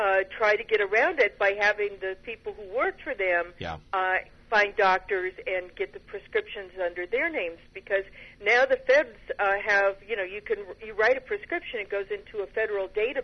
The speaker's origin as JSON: {"language": "English", "region": "California", "country": "United States", "tie": "born or raised there", "said": "I grew up in California"}